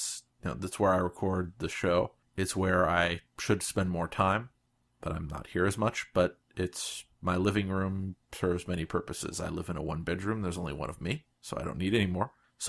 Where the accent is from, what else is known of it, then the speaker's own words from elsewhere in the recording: New York, United States; accent: New York; He's making fun of my New York accent.